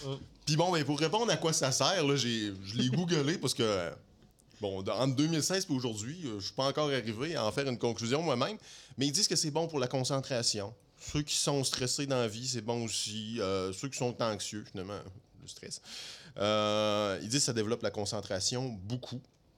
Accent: Quebec, Canada; accent: Lac-Saint-Jean; Mon petit accent du Lac-Saint-Jean qui revient.

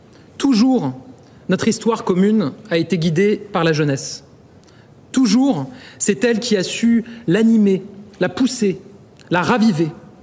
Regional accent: France; En tant que Français, c'est m'adresser, je crois, plus encore qu'à des cousins

